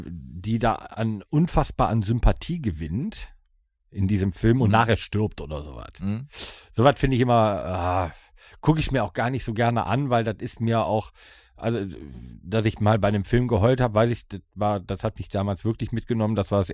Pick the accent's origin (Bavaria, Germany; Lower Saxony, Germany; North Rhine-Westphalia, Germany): North Rhine-Westphalia, Germany; Düsseldorf; Aber ich komme aus Düsseldorf.